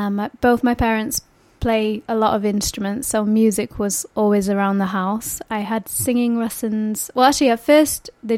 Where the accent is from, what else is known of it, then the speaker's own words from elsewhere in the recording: Sheffield, Yorkshire and the Humber, United Kingdom; also born or lived in London; Yes, I was born and raised in Sheffield.